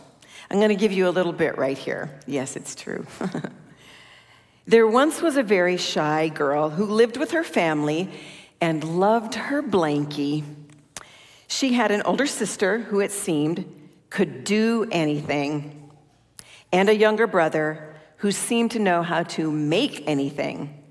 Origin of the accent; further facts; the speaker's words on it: California, United States; also born or lived in Orange / Santa Barbara / Poway / Fullerton; I was born in Orange, California, to wonderful parents … my mom is here today. Yes. We grew up in various places around Southern California, including Santa Barbara, Poway, Fullerton, Yorba Linda, just to name a few.